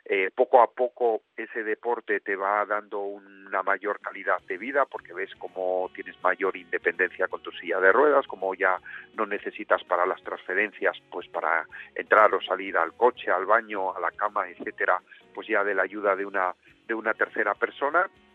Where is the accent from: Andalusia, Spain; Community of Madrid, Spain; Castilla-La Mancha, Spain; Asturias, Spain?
Asturias, Spain; Pues mira, yo soy natural de Asturias